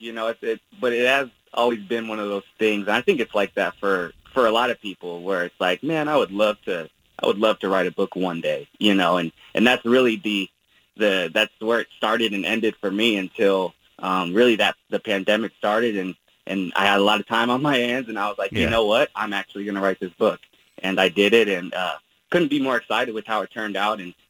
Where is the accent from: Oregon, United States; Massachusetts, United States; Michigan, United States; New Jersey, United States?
Oregon, United States; Gresham; You know, I grew up in Gresham. You know, I spent, you know, most of my time growing up in Gresham.